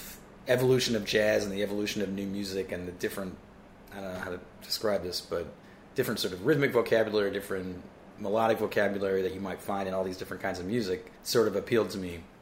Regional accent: Montclair, New Jersey, United States; I grew up in New Jersey in Montclair.

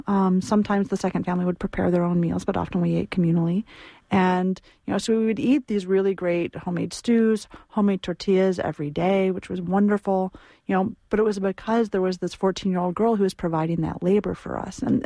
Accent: Michigan, United States; also born or lived in California; now in New York, United States; I grew up in Michigan, which I can now say, having spent a lot of time in California, is an incredibly lush and verdant place.

